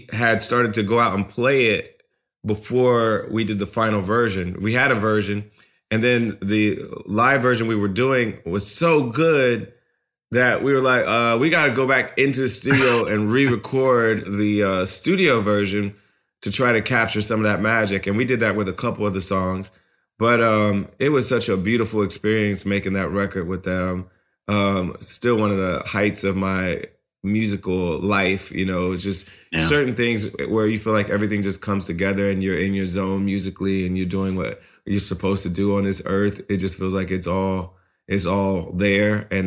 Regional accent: Ohio, United States; And that's what was hot for us when we were growing up in Ohio, like 91, 92, 93, that time period.

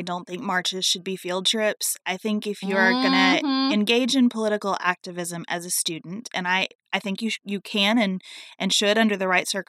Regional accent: Cincinnati, Ohio, United States; oh, hey, we're from Cincinnati, too.

